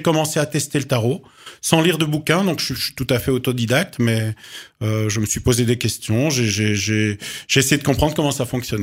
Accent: Belgium; now in France; Je viens de Belgique.

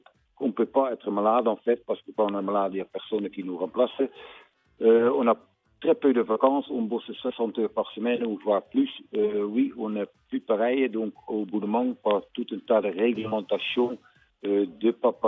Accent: Netherlands; now in France; Oui, je suis origine de la Hollande, donc il y a 40 ans, je suis venu avec mes frères s'installer ici dans le sud.

